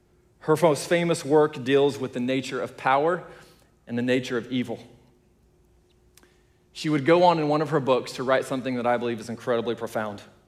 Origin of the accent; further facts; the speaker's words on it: Oklahoma, United States; also born or lived in Texas; I grew up mostly in Oklahoma, Texas, these areas.